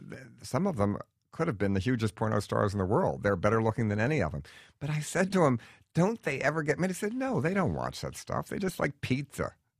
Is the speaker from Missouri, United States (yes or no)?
no; Baltimore, Maryland, United States; Growing up in Baltimore, which had great racially tense, I mean, Governor Wallace ran for the primary there, and the riots in the 60s, the whole city burned down.